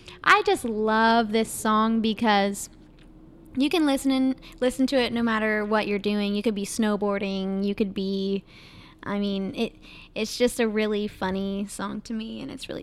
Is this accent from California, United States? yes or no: yes; California, United States; I'm from Northern California.